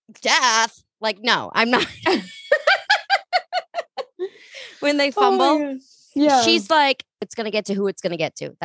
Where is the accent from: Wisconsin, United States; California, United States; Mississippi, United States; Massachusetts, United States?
Massachusetts, United States; now in Nantucket, United States; I grew up on Cape and where I live now is on a small island off of that area. So like if you look at Massachusetts, there's like a hook. I'm like 40 miles out to sea from that hook, that little like arm, on Nantucket.